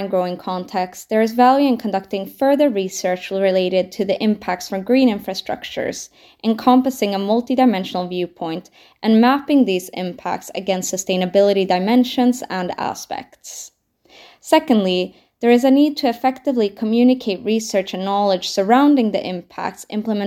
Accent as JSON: {"language": "English", "country": "Sweden", "lives_now": "London, United Kingdom", "said": "I am from Sweden."}